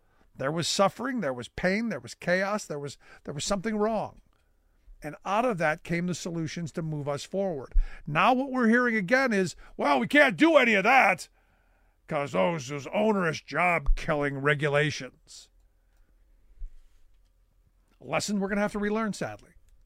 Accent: Cleveland, Ohio, United States; look, my hometown of Cleveland gets a bad rap.

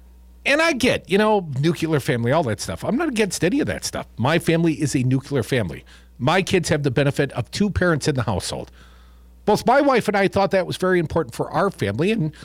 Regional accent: Madison, Wisconsin, United States; he came to my county, my hometown, Madison, Dane County, Wisconsin.

